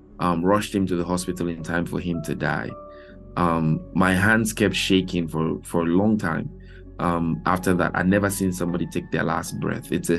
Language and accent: English; Calabar, Cross River, Nigeria; I grew up in Calabar, Nigeria with both of my parents.